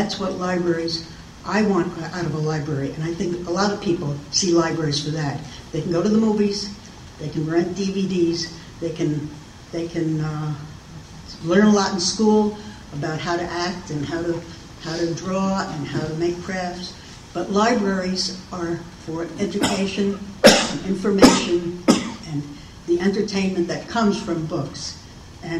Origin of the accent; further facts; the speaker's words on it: New York City, New York, United States; now in Buffalo, United States; I grew up in New York City, and I never knew that libraries had programs.